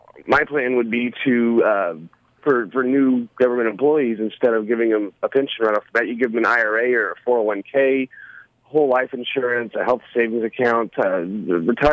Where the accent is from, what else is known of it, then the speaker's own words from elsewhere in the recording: Bluford, Illinois, United States; I'm from Bluford. Graduated Weber in 2005. I've been in Mount Vernon for most of my adult life ever since.